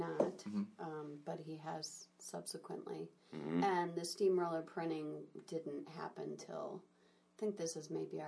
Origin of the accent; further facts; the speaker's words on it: Chicago, Illinois, United States; also born or lived in Berkeley; It's a long story, but I'd say mostly I'm from Chicago. But I was born in California, Berkeley.